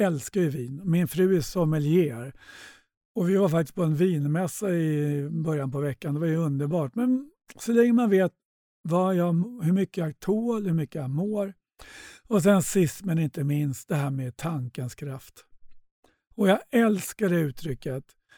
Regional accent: Sweden; när jag är hemma i Sverige så kanske inte jag hinner träna så mycket.

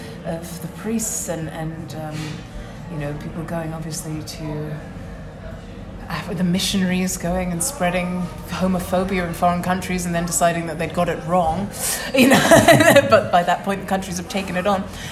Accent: Guyana; I'm from Guyana.

